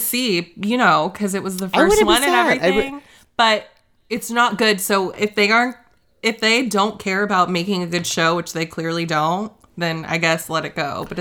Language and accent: English; South Carolina, United States; I'm from South Carolina. I don't know about snow.